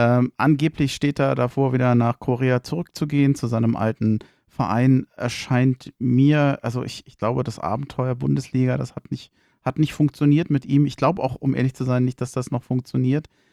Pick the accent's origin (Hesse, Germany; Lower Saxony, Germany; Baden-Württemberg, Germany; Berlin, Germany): Berlin, Germany